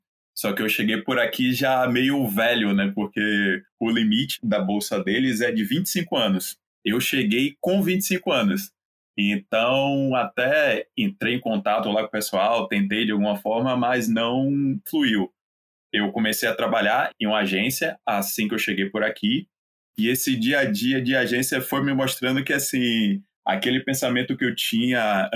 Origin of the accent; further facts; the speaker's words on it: Salvador, Bahia, Brazil; now in São Paulo, Brazil; Eu sou de Salvador, moro em São Paulo há pouco mais de 7 anos.